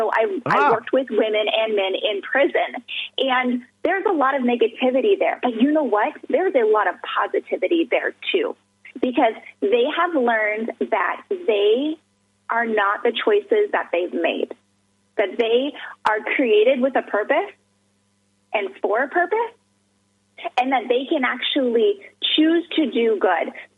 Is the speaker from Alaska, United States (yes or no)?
yes; Alaska, United States; So I grew up in Alaska, and I wanted to get out of Alaska so bad.